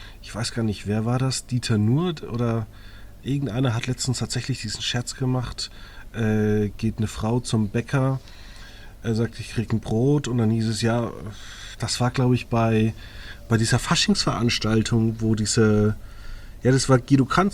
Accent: Margetshöchheim, Bavaria, Germany; Aus neben meinem Heimatdorf, Margitzürchheim.

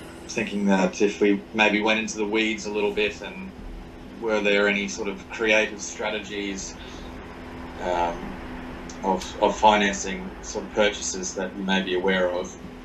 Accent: Australia; Obviously, I'm Australian, and my wife is Japanese.

